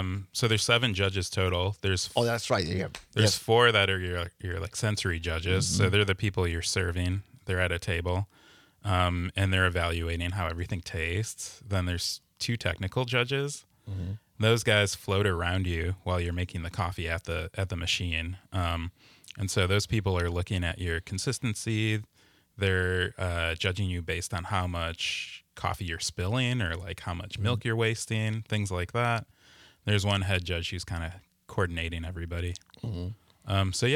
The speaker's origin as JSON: {"language": "English", "town": "Milwaukee", "region": "Wisconsin", "country": "United States", "tie": "born or raised there", "said": "I grew up in Milwaukee, and we get pretty good tap water. It's sourced from Lake Michigan."}